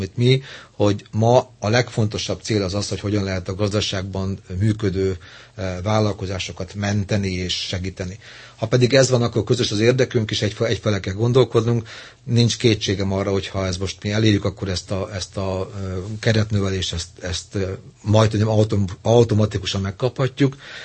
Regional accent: Budapest, Hungary; pesti fiú vagyok

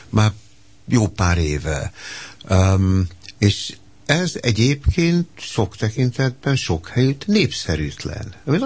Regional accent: Hungary; Hát azt hiszem azért, mert magyarok vagyunk, nem?

